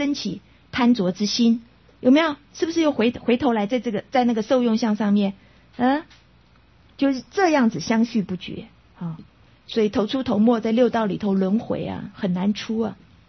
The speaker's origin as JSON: {"language": "Chinese", "country": "China", "said": "我们中国人讲春夏秋冬怎么讲？春生啊，夏长，秋收，冬藏。"}